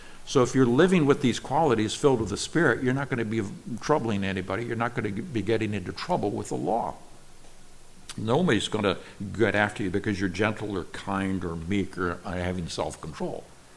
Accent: Nigeria; I grew up in Nigeria, where my parents told me as a child, be very careful what you say to the African people

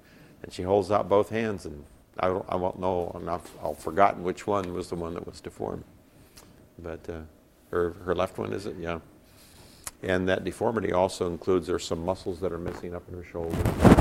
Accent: Nigeria; I grew up in Nigeria, West Africa, where I saw lots of people who were deformed because of leprosy.

